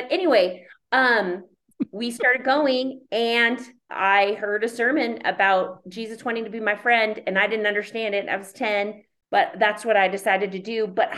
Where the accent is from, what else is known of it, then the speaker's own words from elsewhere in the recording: San Angelo, Texas, United States; born there; accent: Southern; also born or lived in California; So I was born in San Angelo, Texas, Air Force brat. Yeah. My mom is a Texan.